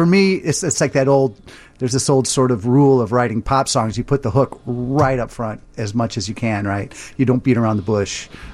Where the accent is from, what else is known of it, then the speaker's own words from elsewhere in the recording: Freeport, Illinois, United States; where I grew up in Freeport, Illinois, which is a little ways out of town, a couple hours, and could get WLS-AM radio, right?